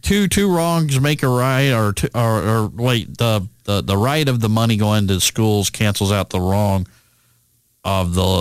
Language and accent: English; Alabama, United States; Growing up in Alabama, and we've been talking about lottery all my life here